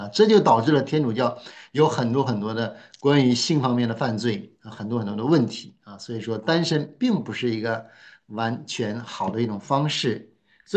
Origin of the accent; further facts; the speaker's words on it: China; 就好像我们中国人特别喜欢吃饭一样